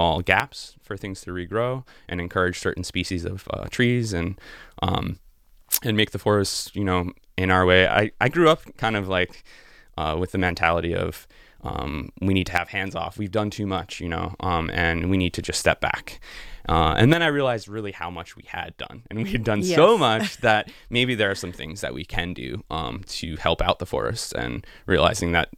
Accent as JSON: {"language": "English", "town": "Rosendale", "country": "United States", "tie": "born or raised there", "said": "So I grew up in Rosendale, and I grew up on 2/3 of an acre, no real forest, small backyard."}